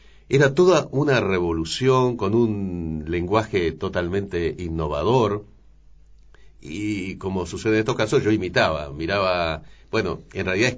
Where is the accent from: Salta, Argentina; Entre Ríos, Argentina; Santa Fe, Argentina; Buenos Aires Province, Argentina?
Entre Ríos, Argentina; Jubileo; born or raised there; also born or lived in San Salvador